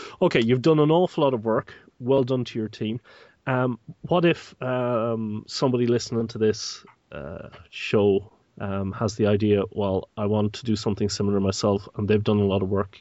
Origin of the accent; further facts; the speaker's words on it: Ireland; moved away; I come from Ireland originally